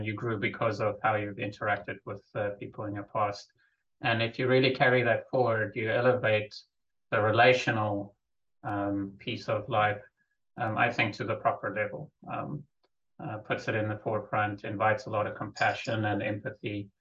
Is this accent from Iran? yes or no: no; South Africa; now in United States; I do feel very African. I grew up in South Africa. Moved to the States about 10 years ago.